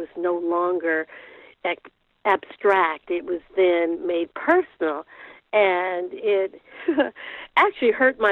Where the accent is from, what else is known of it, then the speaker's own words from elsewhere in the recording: Oakland, California, United States; And again, I grew up in Oakland, California. I saw the Black Panthers. They were omnipresent in my community